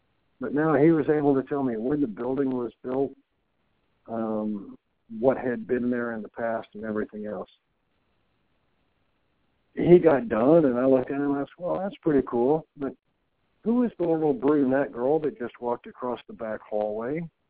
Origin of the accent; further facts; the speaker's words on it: the South, United States; You know, even though I'm from the South, you know, it's not like I walk around with neon on. But when I speak, I think it kind of shows.